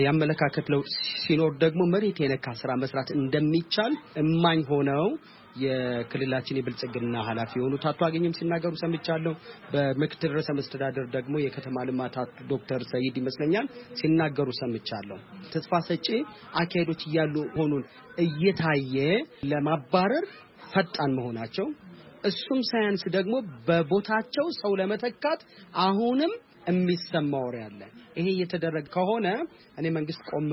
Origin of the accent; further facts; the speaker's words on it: Bahir Dar, Amhara, Ethiopia; መኖረው እዚህ ባህር ዳር ከተማ ውስጥ ነው። ተወልጄ ያደኩትም እዚሁ ባህር ዳር ነው።